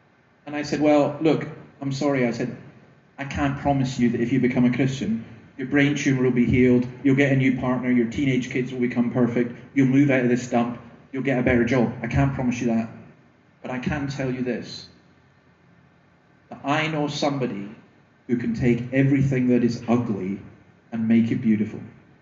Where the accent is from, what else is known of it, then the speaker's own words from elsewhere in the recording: Scotland, United Kingdom; This is a harder thing for me as a Scotsman to do, fitting all the stereotypes.